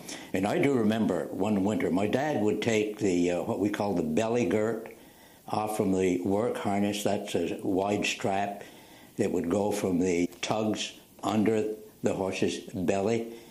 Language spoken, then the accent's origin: English; Craftsbury, Vermont, United States; born there; now in Middlebury, United States; now living in Middlebear, Vermont. I was born in Crasbury, Vermont, August 14th, 1916, in the farmhouse where our entire family was born, seven children, my family.